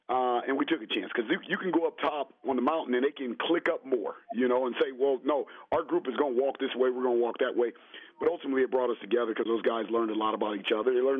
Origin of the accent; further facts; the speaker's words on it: Los Angeles, California, United States; So ultimately, I was raised in South Central LA.